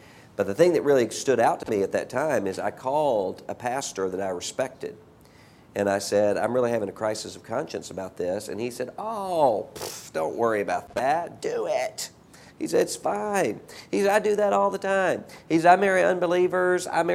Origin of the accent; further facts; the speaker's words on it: Biloxi, Mississippi, United States; And in my hometown, Biloxi, Mississippi, I can see things starting to rebuild and starting to come back.